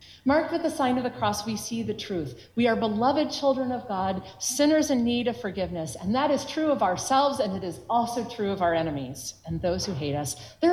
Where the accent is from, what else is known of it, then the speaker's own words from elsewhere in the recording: Charlottesville, Virginia, United States; Some of you know that I am from Charlottesville, Virginia